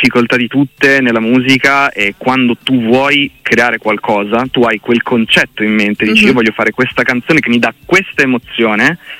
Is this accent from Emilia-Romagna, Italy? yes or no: yes; Emilia-Romagna, Italy; dalla Romagna, tutti romagnoli autoctonissimi.